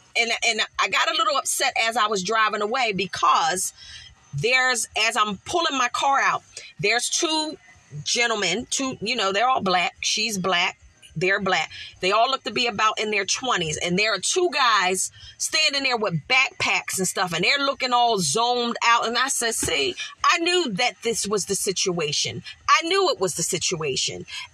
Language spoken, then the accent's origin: English; Philadelphia, Pennsylvania, United States; You know, I'm from Philly. And, you know, growing up back, you know, way back when I was a little girl, I walked the streets with my grandmother